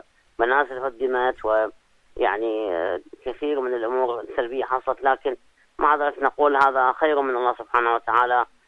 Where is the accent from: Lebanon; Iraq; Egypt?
Iraq; بعض المناطق سيما عندنا بالعراق يعني تعرفون تعرضنا إلى موجات متعددة من السيول والفيضانات